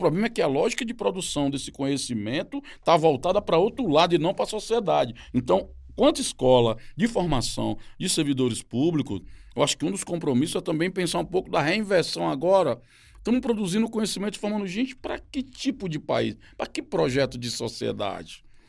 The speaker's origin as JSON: {"language": "Portuguese", "region": "Northeast Region", "country": "Brazil", "said": "eu sou da cidade do Nordeste, as beira-mar são reformadas o tempo todo"}